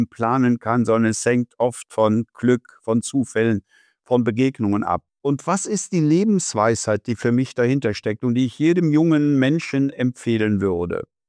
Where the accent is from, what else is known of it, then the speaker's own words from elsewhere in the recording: Wittlich, Rhineland-Palatinate, Germany; bin zum Beispiel Vorsitzender des Kuratoriums in der Stiftung meiner Heimatstadt Wittlich. Also man kann sagen, sehr heimatverbunden, und die Antwort auf diese Frage, was empfindest du als deine Heimat, wäre ganz klar Eifel, Eifel-Mosel-Gebiet.